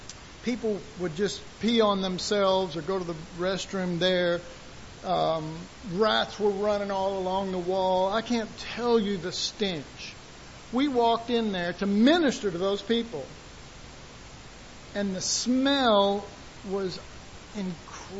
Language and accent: English; Dallas, Texas, United States; And I was raised in Oak Cliff. I was raised in foster homes. I lived in orphanages.